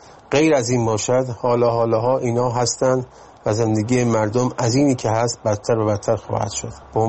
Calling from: England, United Kingdom; از انگلستان. من هم همانند عزیزان هموطنم قلبم برای ایران میتپد

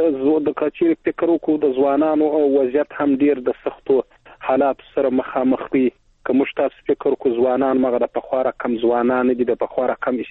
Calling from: Helmand, Afghanistan; له هلمند نه اړیکې نیولې

